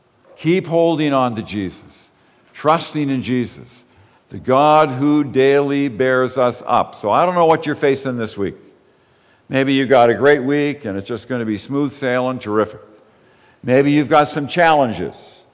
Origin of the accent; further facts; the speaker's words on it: Belfast, Northern Ireland, United Kingdom; born there; I was born in Belfast. And all my family still lives in Belfast, and some of them live in Portrush.